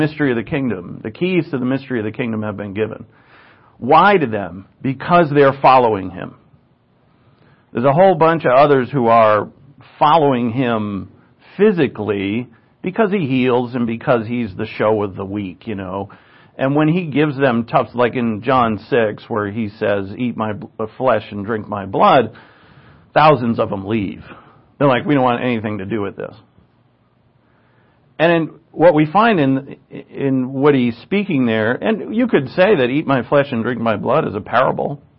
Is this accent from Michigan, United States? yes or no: no; Providence, Rhode Island, United States; I guess I grew up in the Catholic Church and I see these guys in the paintings in Blessed Sacrament Church on Mount Pleasant Avenue in Providence, Rhode Island.